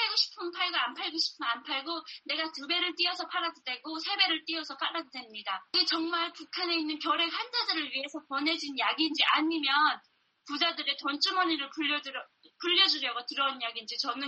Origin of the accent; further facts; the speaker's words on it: North Korea; moved away as an adult; now in South Korea; 저 북한에서 22년간을 살았는데요.